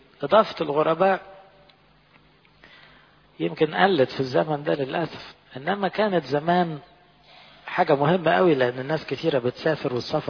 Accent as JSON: {"language": "Arabic", "country": "Egypt", "said": "والحمد لله عندنا في مصر أكثر من 80% من الشعب القبطي قديسين من النوع ده"}